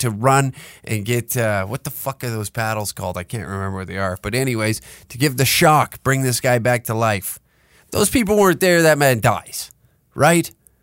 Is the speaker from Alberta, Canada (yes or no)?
yes; Alberta, Canada; I always say I'm from there first. I'm from Southern Alberta.